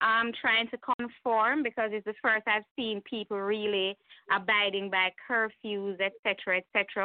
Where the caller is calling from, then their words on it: Kingston, Kingston Parish, Jamaica; I'm actually in Kingston, but I'm keeping a close check on St. Mary.